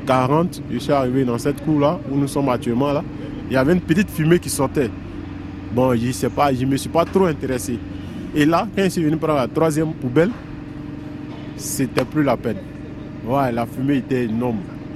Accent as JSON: {"language": "French", "country": "Côte d’Ivoire", "moved": "yes", "lives_now": "France", "said": "Je suis Ivoirien. Et je viens de la Côte d'Ivoire. Avant, dans mon pays, j'étais un simple vendeur de téléphone. Mais arrivé en France ici"}